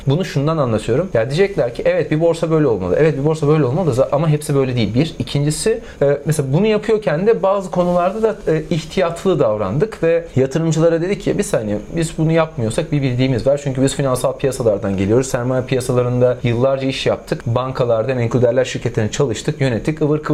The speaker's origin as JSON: {"language": "Turkish", "region": "İzmir", "country": "Turkey", "said": "Ben de İzmirliyim."}